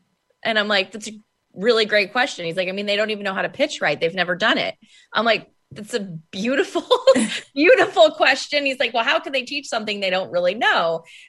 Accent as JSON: {"language": "English", "region": "California", "country": "United States", "tie": "born or raised there", "said": "I grew up in California, so hockey was not a thing, right? Maybe it is now, but definitely a couple decades ago wasn't."}